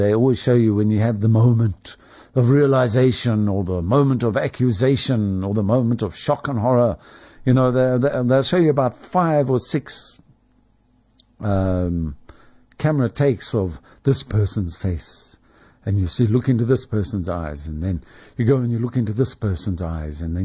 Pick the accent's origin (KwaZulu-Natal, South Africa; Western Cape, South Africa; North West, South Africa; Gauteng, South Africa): Gauteng, South Africa; Springs; The family that I grew up in Springs, my hometown.